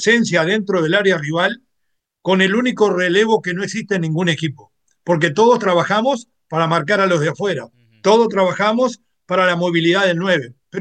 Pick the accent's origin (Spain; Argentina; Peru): Argentina; como buen rioplatense, mi corazón es albiceleste. Una cosa es mi corazón, yo dije que la final de mi corazón era España, por el origen gallego de la familia de mi padre, y la selección argentina por el corazón.